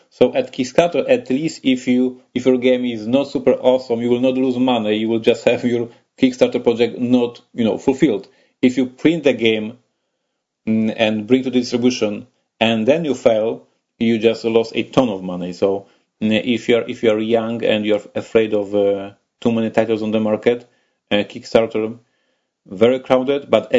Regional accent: Poland; born there; English is a second language; I would say that I am lucky that I was born in Poland, that is a big country in Europe.

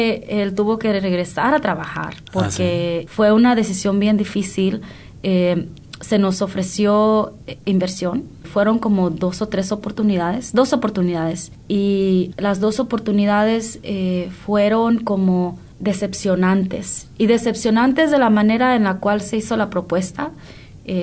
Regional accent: Oakland, California, United States; Como yo nací, crecí en Oakland.

